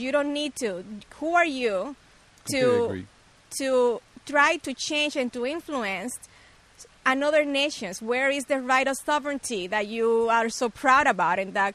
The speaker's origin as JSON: {"language": "English", "country": "Cuba", "second_language": "English", "said": "So, whenever I will say, no, I'm from Cuba, their first question was, how's Fidel Castro?"}